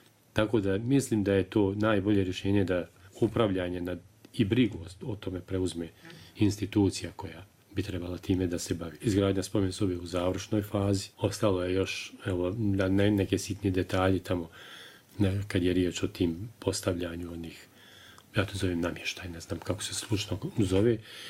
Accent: Derventa, Republika Srpska, Bosnia & Herzegovina; Ja sam rođen u Derventu, ali sam živio u Pojezdni. To je jedno naše selo tamo na području Rubno, selo prema stanarima, prema Doboju i tako dalje.

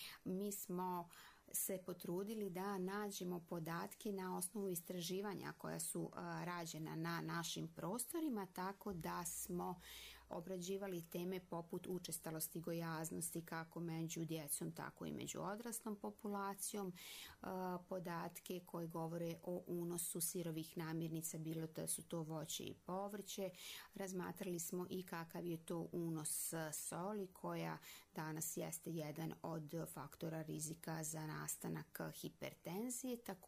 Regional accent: Republika Srpska, Bosnia & Herzegovina; ja sam iz Republike Srpske

